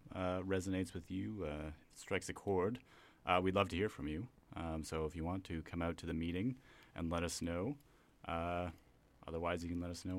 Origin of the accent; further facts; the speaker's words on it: Attawapiskat, Ontario, Canada; I'm originally from the Attawabiskat First Nation, but I've lived in a number of places. I guess the most recent of which is unceded Musqueam territory as I study at UBC.